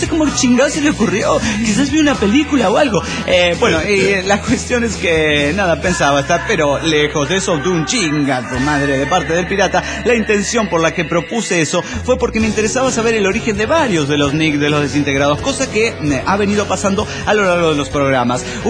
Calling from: Guadalajara, Jalisco, Mexico; de Guadalajara, Jalisco, México.

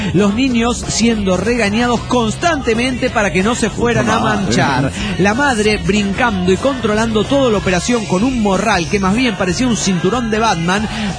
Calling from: Atlanta, Georgia, United States; de Atlanta, Georgia.

